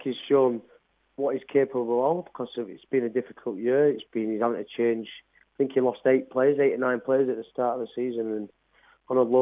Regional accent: Halifax, Yorkshire and the Humber, United Kingdom; as I'm from Halifax myself, so that'll be a massive two games for me personally, just being from the town

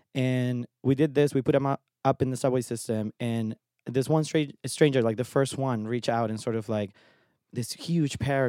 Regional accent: Argentina; now in United States; I mean, I came from Argentina, grew up there, and when I moved here, I originally thought I was going to pursue a career in graphic design

